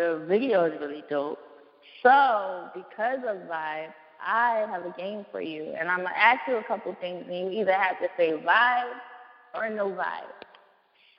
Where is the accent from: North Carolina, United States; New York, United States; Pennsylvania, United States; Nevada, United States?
Pennsylvania, United States; Philadelphia; I'm from Philly, so that's my hood. That's my hood right there.